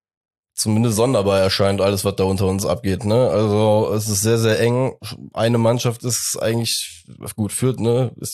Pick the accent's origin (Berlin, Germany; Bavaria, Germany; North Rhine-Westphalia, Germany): North Rhine-Westphalia, Germany; Cologne; als Kölner